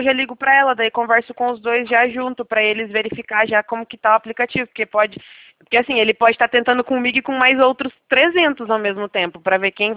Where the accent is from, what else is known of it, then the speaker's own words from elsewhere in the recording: Curitiba, Paraná, Brazil; Eu sou de Curitiba, Paraná